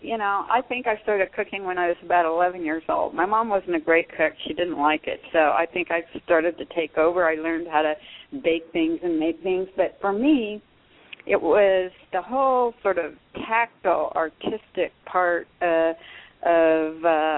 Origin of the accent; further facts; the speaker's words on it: California, United States; And I grew up in the San Joaquin Valley, which probably isn't the culinary destination of the world. But I lived in these small towns, usually on the outskirts of the town.